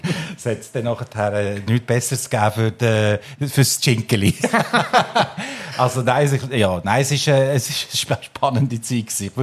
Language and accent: German; Lucerne, Switzerland; Ich bin Innerschweizer. Ich bin in Luzern aufgewachsen. Und meine Mutter ist Holländerin, mein Vater ist Italiener und ich bin so ein Gastarbeiterkind eigentlich.